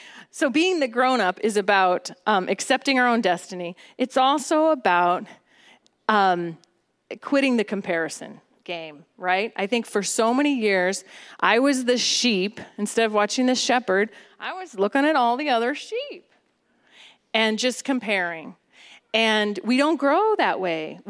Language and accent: English; Cleveland, Ohio, United States; I mean, it's not that I grew up in Cleveland, Ohio, so it was very different than snow day